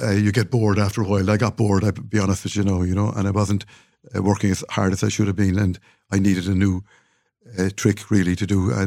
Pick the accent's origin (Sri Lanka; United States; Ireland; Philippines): Ireland; Cork, Munster; born there; I was born on the Western Road in 1953, and which is between the college, really, and the Mardyk.